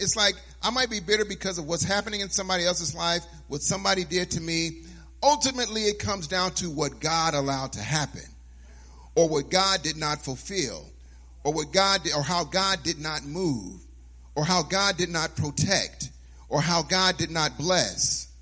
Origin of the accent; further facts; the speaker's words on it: Chicago, Illinois, United States; I'll just blame it that on the fact that I was born and raised in Chicago.